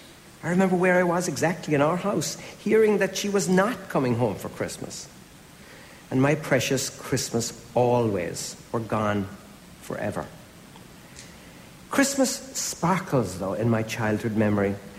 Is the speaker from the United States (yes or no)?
no; Clonakilty, Munster, Ireland; When I was growing up in Clonakilty and West Cork